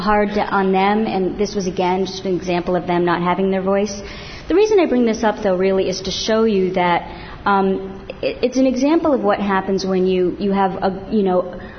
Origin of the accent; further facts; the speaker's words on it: New York, United States; I'm from New York State. I live in New York State. I grew up in New York State.